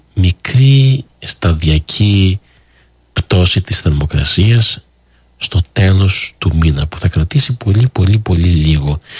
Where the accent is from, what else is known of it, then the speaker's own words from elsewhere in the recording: Canada; Καναδάς και εννοεί η χώρα μας, τουλάχιστον ο δικός μου τόπος εδώ είναι, εδώ έχω γεννηθεί, εδώ έχω μεγαλώσει. Και ο Καναδάς λίγο πολύ είναι η πατρίδα μου εμένα.